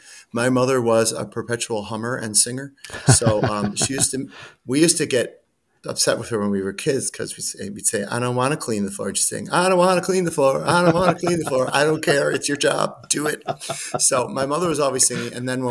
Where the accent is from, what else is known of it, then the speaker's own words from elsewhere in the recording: Etobicoke, Ontario, Canada; born there; I was born in the Great White North.